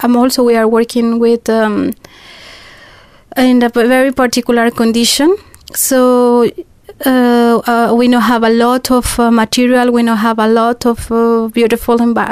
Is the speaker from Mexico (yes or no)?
yes; Mexico; I am a Mexican.